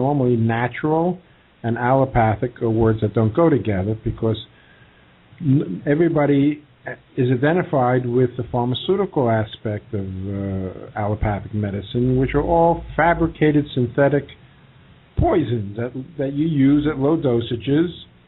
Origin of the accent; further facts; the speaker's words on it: New York, United States; accent: New York; moved away as an adult; now in Brazil; Well, I'm from New York. My accent's still there.